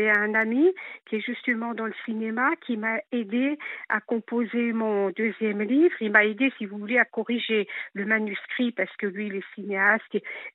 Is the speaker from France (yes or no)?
yes; France; born there; moi je suis kabyle d'origine née en France